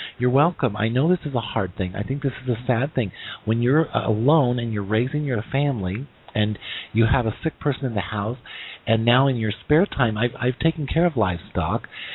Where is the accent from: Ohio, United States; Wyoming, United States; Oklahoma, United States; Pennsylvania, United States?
Wyoming, United States; I was born and raised in Wyoming, which is a state of the 50